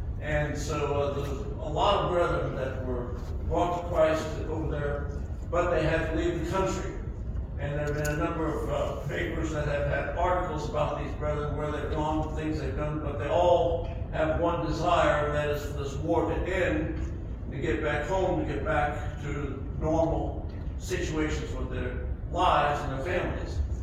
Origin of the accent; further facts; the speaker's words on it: Connecticut, United States; Where I grew up in Connecticut